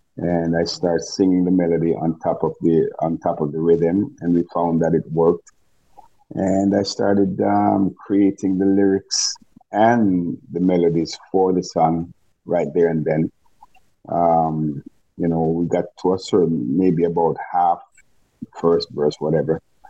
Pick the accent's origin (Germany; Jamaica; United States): Jamaica; now in Toronto, Canada; Yes, I'm originally from Jamaica